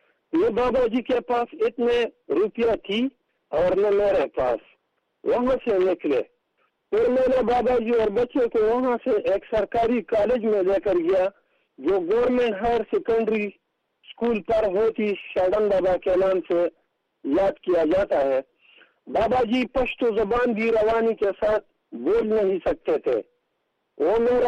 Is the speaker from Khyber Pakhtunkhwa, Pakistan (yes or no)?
yes; Mardan, Khyber Pakhtunkhwa, Pakistan; اور میں پارہوتی مردان کا رہنے والا ہوں.